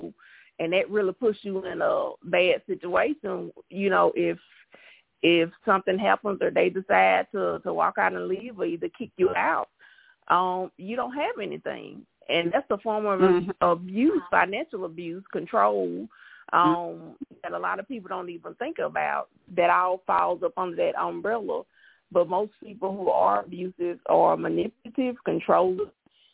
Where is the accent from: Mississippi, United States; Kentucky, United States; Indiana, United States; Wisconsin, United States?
Mississippi, United States; Well, I am a Southern girl by nature. I'm from Mississippi.